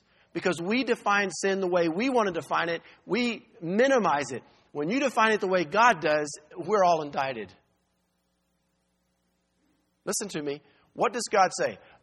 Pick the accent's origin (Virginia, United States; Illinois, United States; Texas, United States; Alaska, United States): Texas, United States; I come from Texas. It's either amen or this.